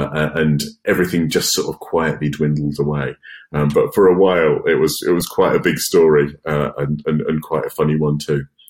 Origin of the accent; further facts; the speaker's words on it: Chelmsford, East of England, United Kingdom; because I grew up in Chelmsford.